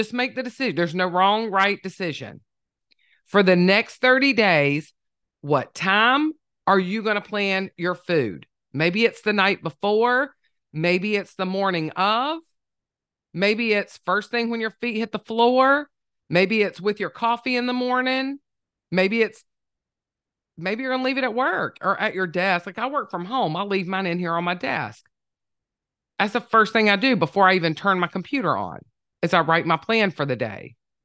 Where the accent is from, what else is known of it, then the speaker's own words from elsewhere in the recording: the South, United States; accent: Southern; because you know I am Southern. I don't know if you could tell by my accent, but I am.